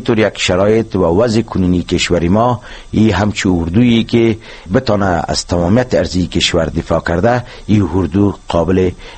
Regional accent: Afghanistan; ما از افغانستان هستیم

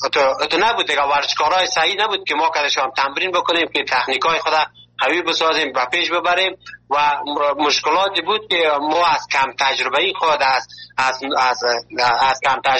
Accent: Afghanistan; now in Malatya, Turkey; ما که اول که از افغانستان آمدیم در یک جای یک شهر شهر مالاتیا

